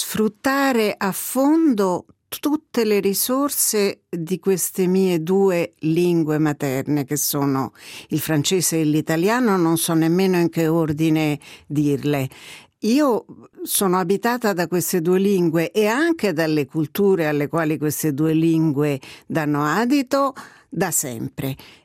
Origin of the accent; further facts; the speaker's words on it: Rome, Lazio, Italy; accent: Roman Italian; first language it; la mia lingua madre è l'italiano, che come gli ascoltatori e le ascoltatrici se ne staranno rendendo conto è un italiano di Roma. Però studiando in una scuola francese la lingua più di cultura, diciamo, è stata sempre per me il francese.